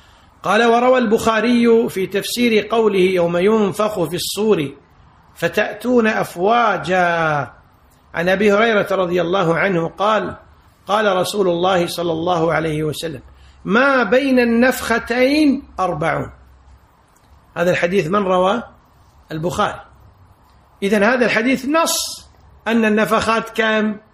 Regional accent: Kuwait

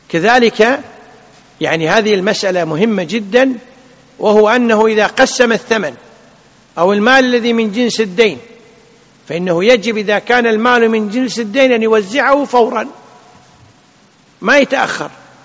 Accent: Kuwait; وهذه أمثلة واضحة ومعمول بها والله الحمد، يعني عندنا في الكويت وفي غيرها من الدول الإسلامية.

